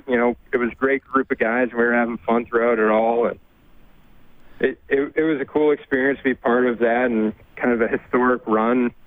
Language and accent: English; Massachusetts, United States; Yeah, I'm from Mass.